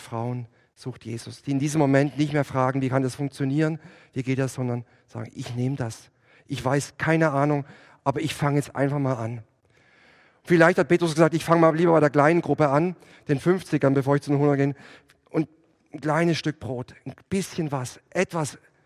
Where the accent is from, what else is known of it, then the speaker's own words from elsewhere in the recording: Würzburg, Bavaria, Germany; wir kommen aus Bayern, Würzburg ist immer schön alles aufgeräumt